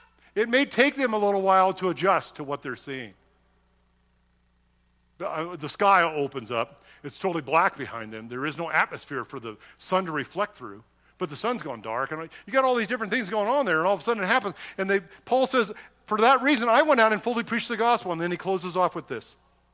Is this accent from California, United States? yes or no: yes; California, United States; if it was gorgeous weather all the time, like where we grew up in the Bay Area, you could meet all year round.